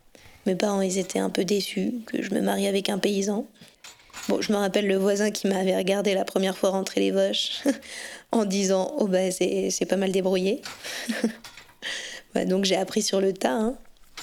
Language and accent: French; Ouroux, Auvergne-Rhône-Alpes, France; Moi, je suis native d'Ouroux, dans le Rhône, donc c'est pas très loin d'ici. Il y avait les fermes à côté, mais je n'ai pas grandi, moi, dans une ferme.